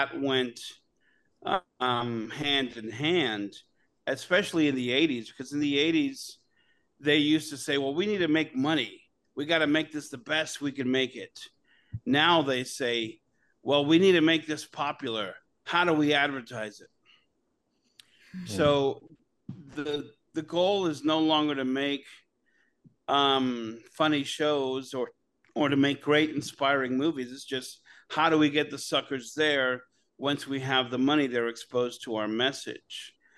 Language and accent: English; San Francisco, California, United States; I'm from San Francisco, so I've known a lot of gay people.